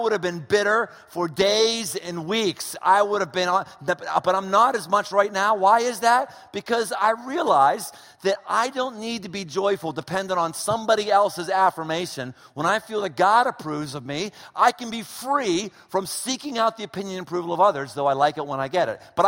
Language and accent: English; United States; I'm an American, right? I mean, everybody in America has freedom.